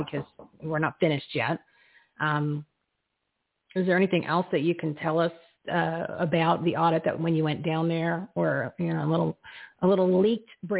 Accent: Arizona, United States; I mean, we as American citizens, we as Arizonans, I could tell you right now

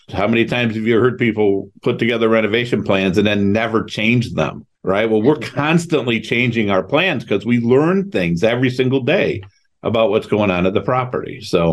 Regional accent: Cleveland, Ohio, United States; So remember, we grew up in Cleveland. So there really was no third-party management in Cleveland because nobody invests in Cleveland from outside of Cleveland.

